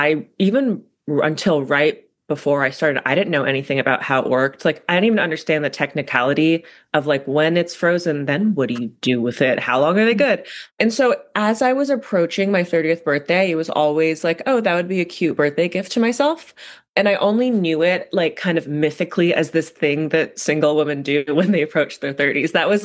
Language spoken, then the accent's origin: English; Carmel, California, United States; I grew up in California. Do you know where Carmel is?